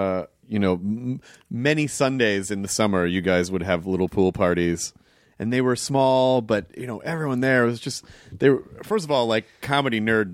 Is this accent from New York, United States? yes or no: no; Memphis, Tennessee, United States; also born or lived in Kentucky / Florida / Arkansas / Denver; And that's why I always just say when people go, where are you from? I go Memphis. Cause it's just easier than I was born in Kentucky.